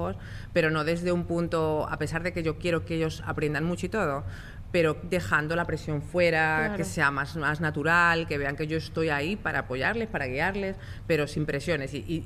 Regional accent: Spain; En España no existe, yo soy española, en España no existe homeschool.

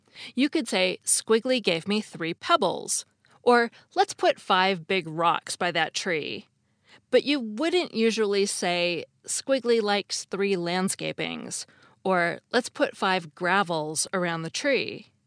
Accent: United States; As an American, I had never heard them called Lego.

